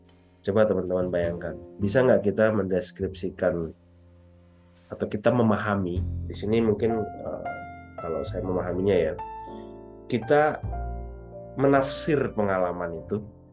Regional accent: West Nusa Tenggara, Indonesia; orang Lombok, itu ke dalam sebuah kurung

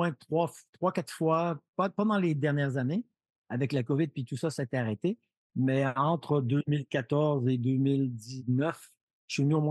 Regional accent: Quebec, Canada; now in France; je suis Québécois, mais j'habite en France depuis 23 ans

